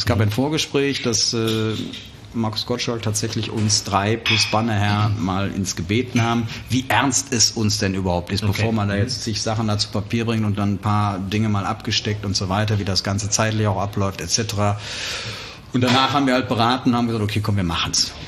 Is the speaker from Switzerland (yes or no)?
no; Remscheid, North Rhine-Westphalia, Germany; das ist leider wahr. Das ist leider wahr. Ich bin ein Remscheider Jung sozusagen, ja, aber ich habe in der Session damals auch mal wieder gesagt, wo du geboren wirst, das ist höhere Gewalt.